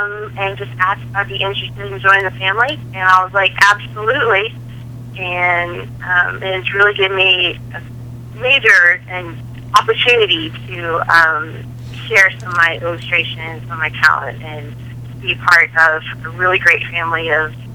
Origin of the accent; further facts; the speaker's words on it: Dallas, Texas, United States; also born or lived in Lexington, Kentucky; now in Eugene, United States; Oregon is a new destination for me. I grew up right outside Dallas and then moved to Lexington, Kentucky for the next chapter of my life with the school, met my husband, and we just recently moved up to the Eugene, Oregon area